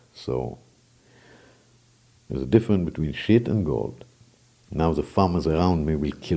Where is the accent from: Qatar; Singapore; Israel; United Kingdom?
Israel; English is a second language; now in Wisconsin, United States; I came from the Holy Land right into the holy shit. I live in the middle of nowhere, somewhere in Wisconsin, and I'm the first Israeli redneck living in the U.S.